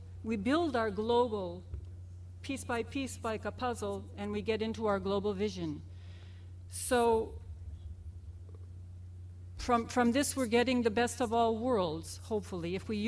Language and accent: English; Venezuela; English is a second language; I am a strong advocate of education because I come from Venezuela.